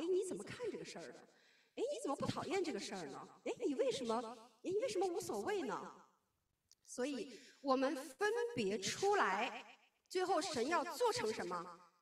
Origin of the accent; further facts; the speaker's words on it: China; 我们中国人如果说从味觉到视觉你换过来